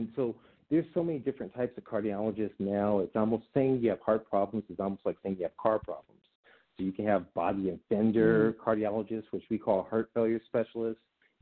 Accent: Compton, California, United States; I remember, of course, as a kid growing up in Compton in L.A.

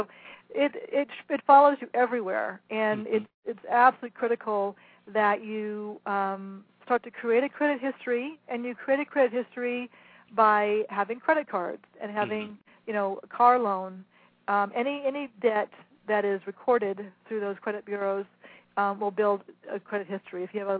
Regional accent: Sherman Oaks, California, United States; I grew up in Sherman Oaks, way up in the hills here in California.

